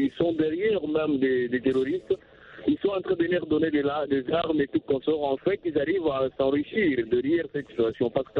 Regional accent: DR Congo; chez nous en Afrique, et pourquoi pas en RDC.

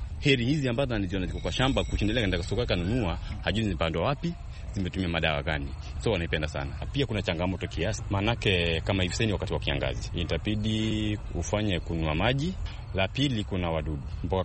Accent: Kisii County, Kenya; now in Mombasa, Kenya; Natoka kaunti ya Kisii na mimi ni mkazi wa Mombasa kwa miaka mingi.

